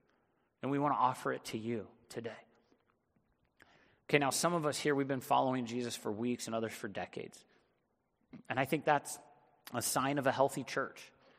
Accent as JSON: {"language": "English", "town": "Big Bear", "region": "California", "country": "United States", "tie": "born or raised there", "said": "I grew up in Big Bear and I was snowboarding with my son."}